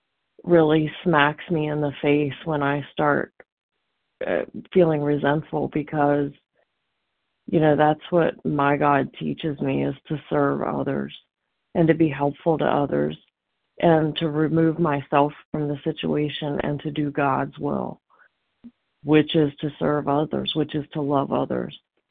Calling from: Virginia, United States; from Virginia.

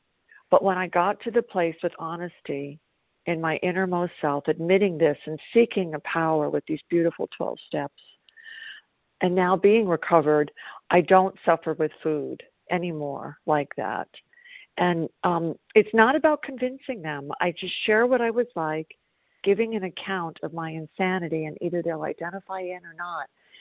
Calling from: South Carolina, United States; I'm calling from South Carolina.

